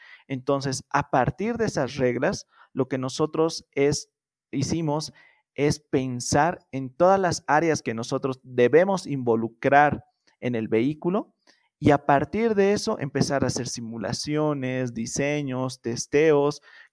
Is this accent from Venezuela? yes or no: no; Bolivia; esa es la mentalidad mala que tenemos nosotros como bolivianos